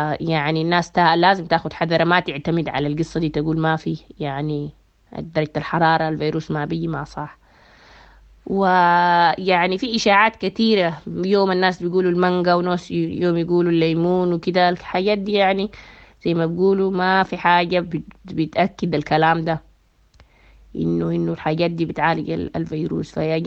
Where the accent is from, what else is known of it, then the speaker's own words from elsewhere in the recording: Sudan; وخصوصا عندنا في السودان